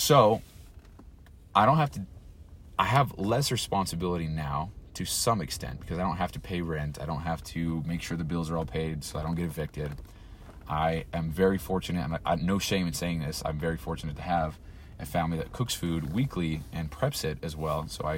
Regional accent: Utah, United States; I grew up here in Utah, moved to St. George, Utah, which is 4 hours south, 5 hours south of here, moved to Phoenix, moved again pretty much to Glendale, moved again to Parker, Colorado, moved again back here to West Haven, Utah

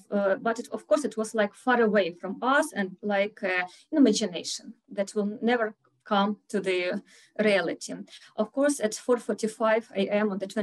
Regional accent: Kharkiv, Kharkiv Oblast, Ukraine; I'm from Kharkiv, the city that is the closest city to our neighbors and the city that is bombed each day till now without any stops.

